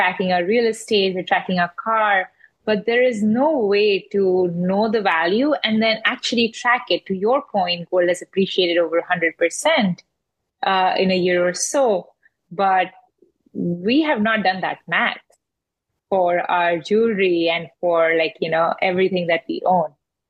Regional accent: India; I grew up in India, and in India, I saw gold as a source of wealth

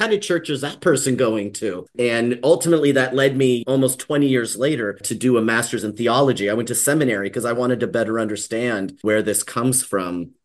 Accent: California, United States; I grew up in California. We called them liquor stores, but they were 7-Eleven.

